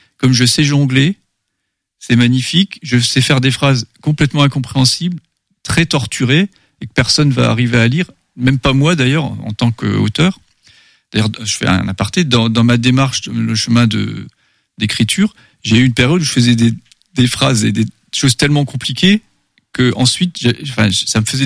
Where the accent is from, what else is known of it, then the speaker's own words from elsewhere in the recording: Grand Est, France; born there; je suis né en Moselle-Est, dans la partie Lorraine, enfin de Lorraine, où on parlait encore jusque tout récemment un patois germanique, le plat, qui est donc très proche de l'allemand